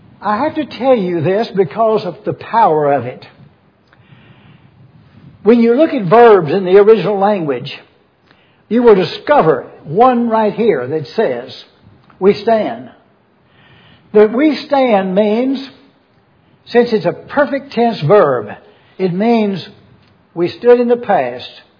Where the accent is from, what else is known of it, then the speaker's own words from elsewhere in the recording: the South, United States; Excuse me, y'all, you all. Do you see the importance? Shows you I'm a Southerner.